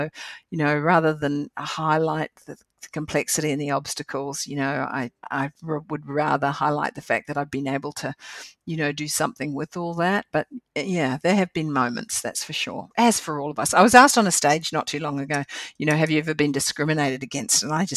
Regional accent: New Zealand; I'm a Kiwi girl

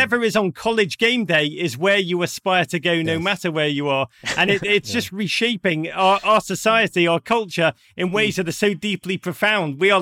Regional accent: Liverpool, North West England, United Kingdom; I remember growing up in Liverpool

